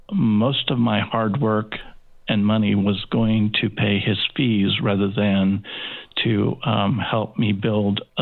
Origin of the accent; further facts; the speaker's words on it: Riddle, Oregon, United States; I grew up in Southern Oregon, in a little town called Riddle. It's a mining town, or was at the time. Now it's just a bump in the road.